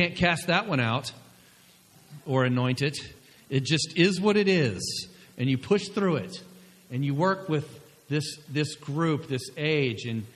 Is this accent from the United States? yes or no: yes; the South, United States; Now, I am from the South, and there's a church literally on every block.